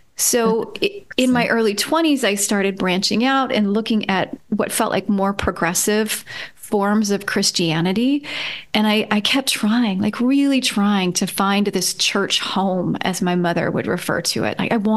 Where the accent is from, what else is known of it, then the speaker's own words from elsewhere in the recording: Georgia, United States; I grew up in Georgia, so outside of Atlanta, small town outside of Atlanta. And I was raised in a Southern Baptist church.